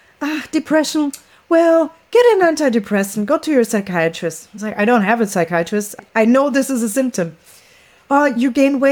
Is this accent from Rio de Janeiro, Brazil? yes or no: no; São Paulo, Brazil; also born or lived in Hong Kong / Berlin; I come from Sao Paulo, right? We've got over 20 million people. And then lived in Hong Kong and in Berlin and always big cities. So I'm a city girl.